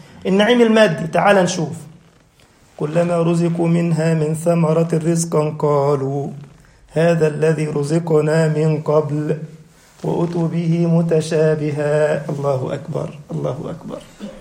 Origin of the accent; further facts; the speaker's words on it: Egypt; now in Germany; في بلح أحمر كده اسمه زغلول عندنا في مصر مش موجود هنا في ألمانيا